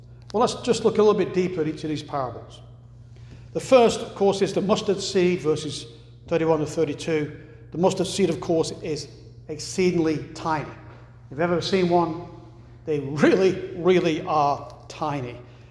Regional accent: England, United Kingdom; moved away; in my hometown, back in England, there's been at least two hoards of Roman coins that were found buried in the ground.

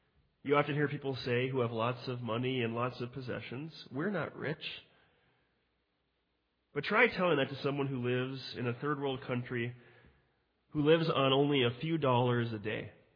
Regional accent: Mound, Minnesota, United States; I grew up in Mound, Minnesota, on the west side of Lake Minnetonka.

